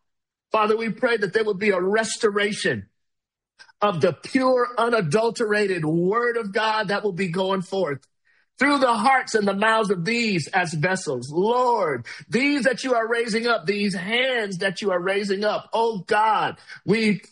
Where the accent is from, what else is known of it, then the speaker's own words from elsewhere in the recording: California, United States; from California.